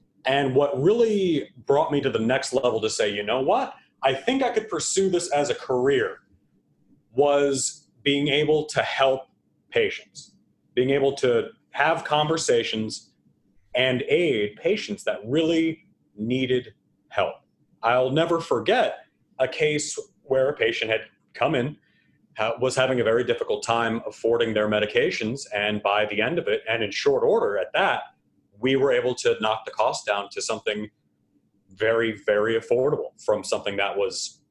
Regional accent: New Jersey, United States; now in Maine, United States; I initially started out as a technician in a community pharmacy back in New Jersey, my home state. I actually found my way to Maine through a friend of mine

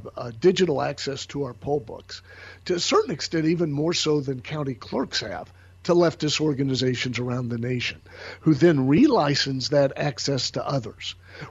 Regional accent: Kansas City, Missouri, United States; You know, you go back to Kansas City. I'm from Kansas City.

